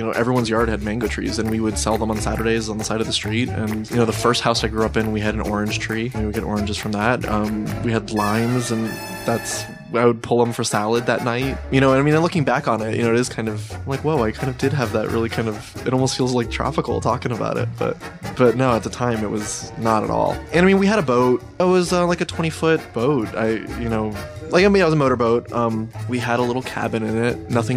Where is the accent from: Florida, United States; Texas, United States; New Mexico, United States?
Florida, United States; Cutler Bay; I grew up in South Miami. It's now called Cutler Bay, but at the time it was Cutler Ridge.